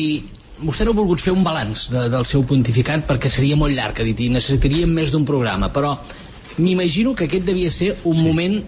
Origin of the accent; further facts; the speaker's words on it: Riudoms, Catalonia, Spain; que és fill del meu poble, de Riudoms